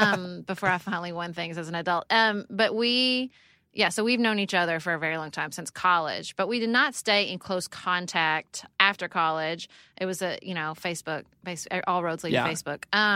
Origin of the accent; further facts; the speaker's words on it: Paducah, Kentucky, United States; also born or lived in Washington, D.C.; And I moved back to Paducah, Kentucky, my hometown.